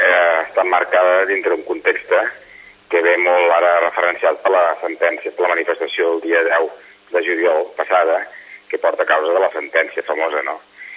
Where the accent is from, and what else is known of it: Catalonia, Spain